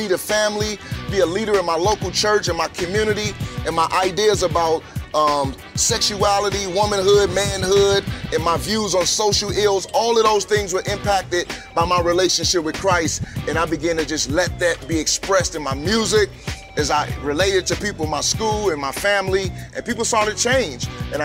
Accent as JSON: {"language": "English", "town": "St. Louis", "region": "Missouri", "country": "United States", "tie": "born or raised there", "said": "Man, I'm from St. Louis, Missouri. I grew up in the hood, influenced by hip-hop culture, rap music."}